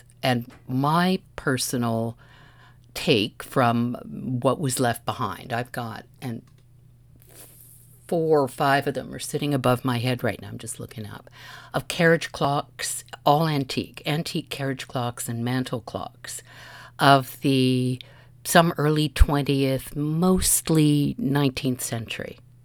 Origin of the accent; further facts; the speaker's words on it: Montreal, Quebec, Canada; born there; also born or lived in Toronto, Canada / Calgary, Canada / Victoria, Canada / London; I was born in Montreal. My parents came from Winnipeg. We lived in Montreal, Toronto, Calgary, Victoria, and then back and forth again to a few of those places